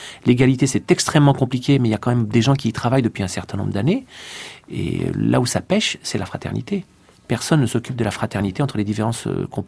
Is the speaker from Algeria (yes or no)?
yes; Algeria; now in France; Moi, je suis originaire d'Algérie